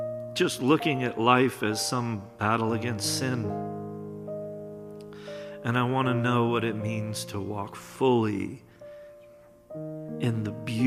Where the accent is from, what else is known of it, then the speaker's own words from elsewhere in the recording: Blue Springs, Missouri, United States; also born or lived in North Kansas City; Father, I was born in North Kansas City. I was raised in Blue Springs.